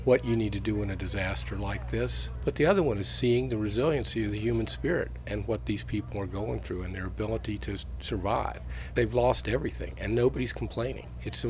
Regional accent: White Sulphur Springs, West Virginia, United States; I'm from White Sulphur Springs, and I was in White Sulphur Springs, and I saw a lot of my old neighborhoods

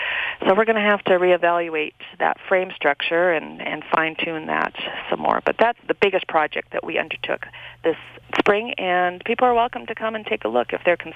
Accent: Saskatchewan, Canada; now in United States; And I grew up eating them in Saskatchewan.

